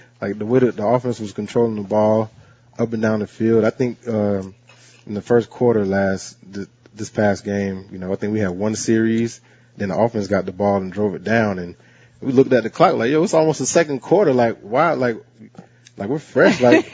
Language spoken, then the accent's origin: English; Tampa, Florida, United States; right in my neighborhood where I grew up in the Claremont City area in Tampa, Florida.